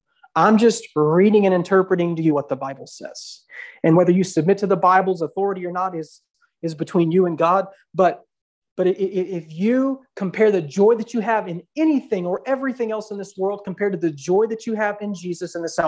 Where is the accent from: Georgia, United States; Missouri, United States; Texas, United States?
Texas, United States; Odessa; also born or lived in Midland; now in Hobbs, United States; I was born and raised in Odessa, lived in Midland, and now I live in Hobbs. It's the only place I've ever lived.